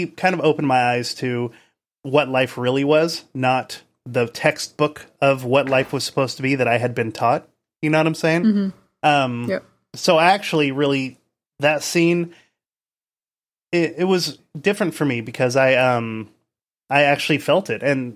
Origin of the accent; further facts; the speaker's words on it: Indiana, United States; So I had I moved to California from Indiana.